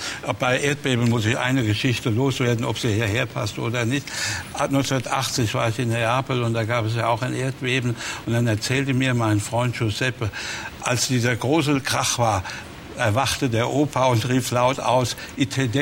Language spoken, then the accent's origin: German; Mainz, Rhineland-Palatinate, Germany; Ich als Mainzer sehe das etwas anders.